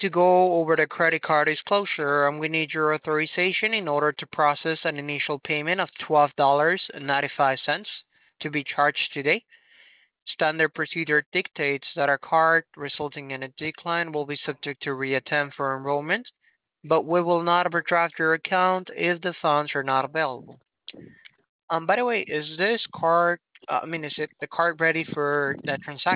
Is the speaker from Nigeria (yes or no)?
no; New Jersey, United States; moved away; but we come from New Jersey. I mean, we just recently moved. It's been a couple of years.